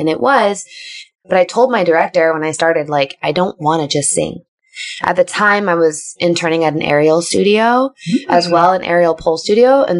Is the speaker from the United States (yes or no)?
yes; Riverside, California, United States; moved away; also born or lived in Kansas; And at the time I was growing up in California. I was raised in Riverside, California. We moved from California to Kansas.